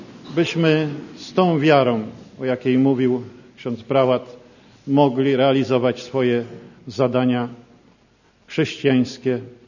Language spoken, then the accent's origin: Polish; Łódź Voivodeship, Poland; pochodzę akurat z terenu rolniczego, spod Łodzi, gdzie nazywają tam wszystkich badylarzami